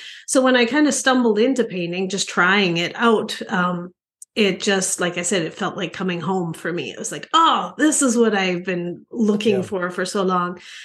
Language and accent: English; Canada; moved away as an adult; now in United States; I am originally from Canada, and I immigrated to the United States for my alongside my husband with his job